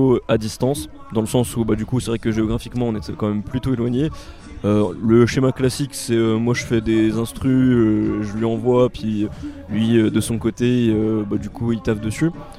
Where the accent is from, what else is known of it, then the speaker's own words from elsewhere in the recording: Montbéliard, Bourgogne-Franche-Comté, France; ce qu'on voulait faire ensemble chez moi à Montbéliard